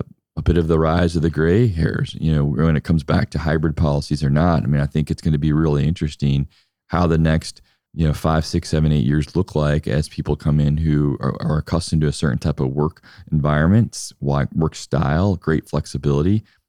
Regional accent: Midwest, United States; Like, I'm thinking about, as much as a Midwesterner can, what early Silicon Valley looked like

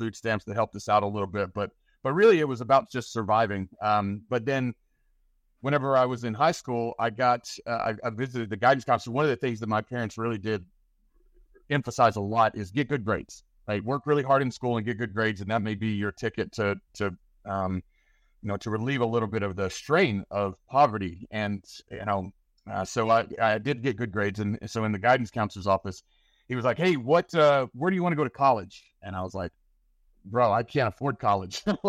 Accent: Tennessee, United States; I grew up in East Tennessee, the youngest of five children.

